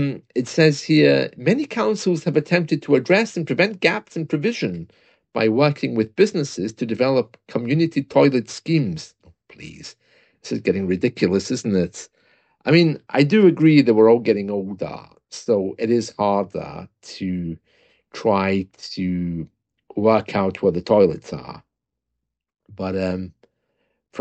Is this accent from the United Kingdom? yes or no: yes; United Kingdom; I came out and had to apologize because I'm British.